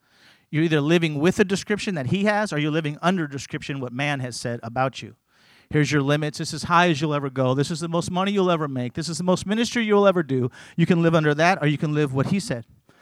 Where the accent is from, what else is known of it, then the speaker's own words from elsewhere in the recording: California, United States; I'm going to send to California because I'm from California. Amen. Great state.